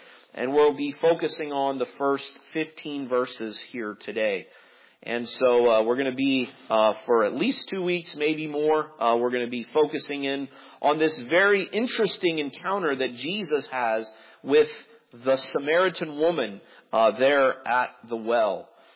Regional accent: Midwest, United States; I, growing up in the Midwest, had never really had that kind of experience of, you know, a couple of hours driving in the bus, not seeing a single green thing.

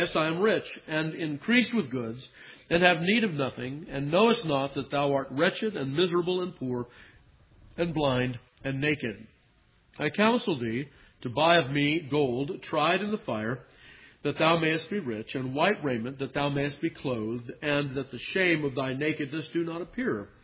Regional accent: California, United States; When I was a young lad growing up in Southern California

